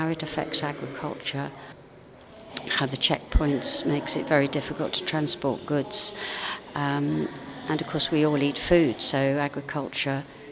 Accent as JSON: {"language": "English", "region": "London", "country": "United Kingdom", "said": "from South East London"}